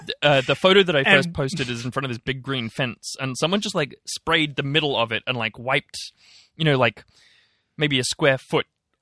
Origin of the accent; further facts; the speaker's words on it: Sydney, New South Wales, Australia; now in Melbourne, Australia; where I grew up in Sydney